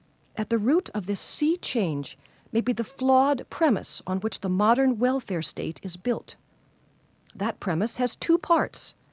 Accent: Minneapolis, Minnesota, United States; 200 miles north of my hometown of Minneapolis

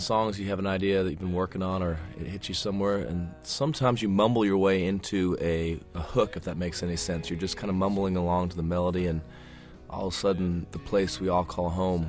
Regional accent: Arizona, United States; Arizona with Gabby Giffords. That had happened about 4 days earlier, and just that had, for me, being my home state, just that invokes so many different feelings of anger and questions of why

